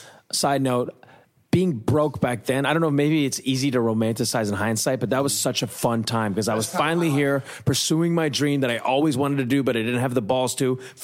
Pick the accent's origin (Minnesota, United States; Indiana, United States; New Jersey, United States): Minnesota, United States; I grew up in the Midwest, loved Minnesota high school, went to FSU, matriculated.